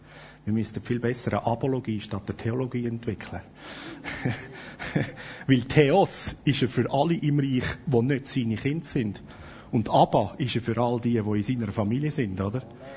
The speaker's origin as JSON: {"language": "German", "country": "Switzerland", "said": "gerade als Schweizer"}